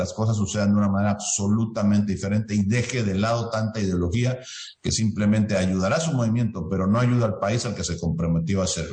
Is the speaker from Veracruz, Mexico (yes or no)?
yes; Veracruz, Mexico; El sur de México es de donde yo soy, de Veracruz